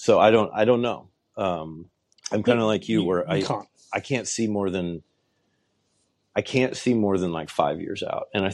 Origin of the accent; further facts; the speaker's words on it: Kansas, United States; I grew up in Kansas. That's exactly what it is. Everything leaves.